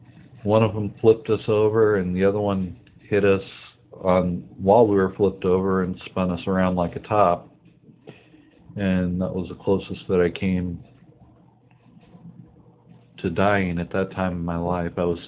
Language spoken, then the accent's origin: English; Sacramento, California, United States; Well, I was born in Sacramento, grew up there.